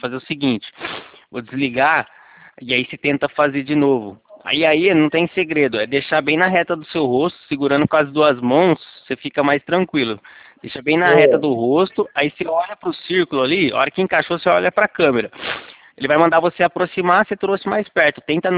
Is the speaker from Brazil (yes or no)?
yes; Leme, São Paulo, Brazil; eu sou daqui de Leme.